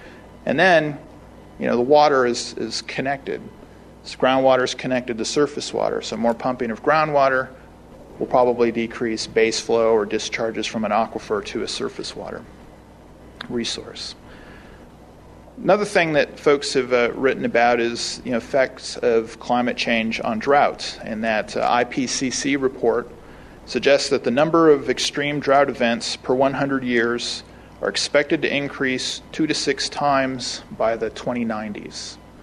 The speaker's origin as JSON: {"language": "English", "region": "Illinois", "country": "United States", "tie": "born or raised there", "said": "I remember I grew up in Illinois, and of course, we had seasonal variations in the climate."}